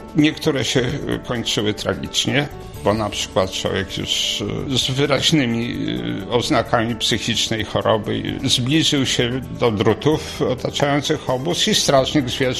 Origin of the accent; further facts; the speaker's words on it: Warsaw, Masovian Voivodeship, Poland; also born or lived in Silesia; Do Warszawy wróciliśmy w 1949 roku, ja miałem 3 lata wtedy. I chyba to był taki szok dla mnie, małego dziecka, przeniesienie się z Kuźni Raciborskiej, właściwie wioski, wtedy częściowo opustoszałej